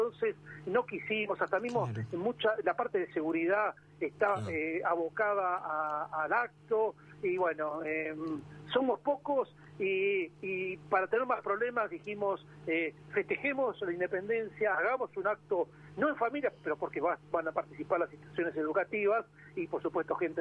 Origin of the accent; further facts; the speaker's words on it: Saliqueló, Buenos Aires Province, Argentina; also born or lived in La Plata; Yo, por más que no soy nacido en Saliqueló, yo soy nacido en La Plata. Yo soy hijo de saliquelenses. Y me crié en Saliqueló porque, en realidad, toda mi vida y mis vacaciones las pasaba en Saliqueló.